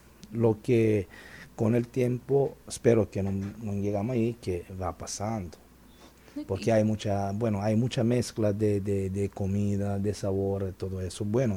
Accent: Italy; Spanish is a second language; Pero yo como italiano, si voy un ejemplo a comer una carbonara, yo sé que la carbonara es esta.

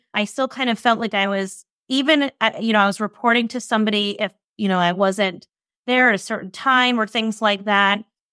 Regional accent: Rhode Island, United States; I didn't mention this, but I'm from Rhode Island. It's, you know, a small state.

